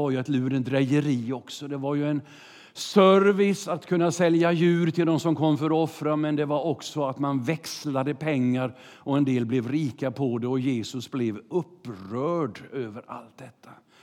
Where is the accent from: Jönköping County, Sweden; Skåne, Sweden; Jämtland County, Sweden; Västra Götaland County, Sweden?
Jönköping County, Sweden; Vetlanda; Hade en ledare hemma i Vetland där jag växte upp